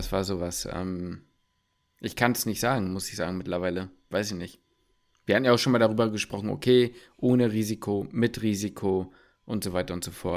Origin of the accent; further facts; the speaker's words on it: Hamburg, Germany; Ich bin Hamburger.